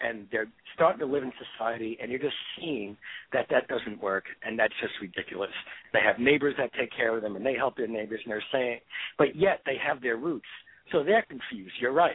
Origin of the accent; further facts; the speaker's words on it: Brooklyn, New York, United States; I grew up in Brooklyn, New York, very multicultural.